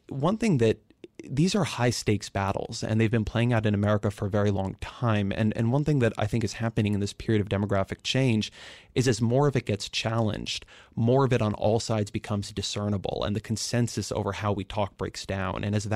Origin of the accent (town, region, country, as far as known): California, United States; born or raised there